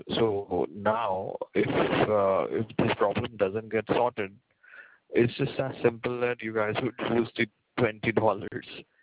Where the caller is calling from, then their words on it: India; and I'm calling from India.